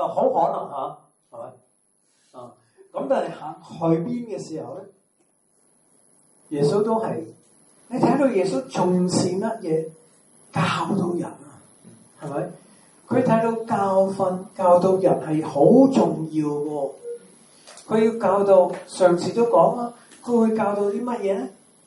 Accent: Macau; 我是澳門人，多不多交税？

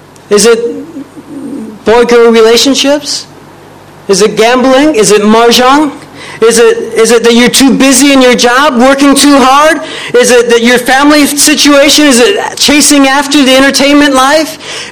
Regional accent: California, United States; I'm from United States, California, and there's big waves in California

